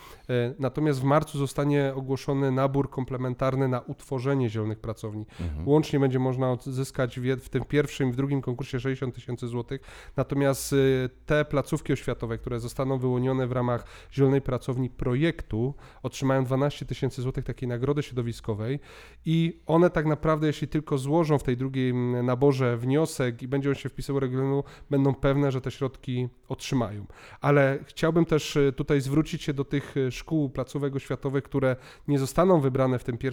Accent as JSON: {"language": "Polish", "town": "Jeleśnia", "region": "Silesian Voivodeship", "country": "Poland", "tie": "born or raised there", "said": "pochodzę z Żywiecczyzny, wywodzę się z gminy Jeleśnia, to jest moja rodzinna gmina i tam się wychowałem"}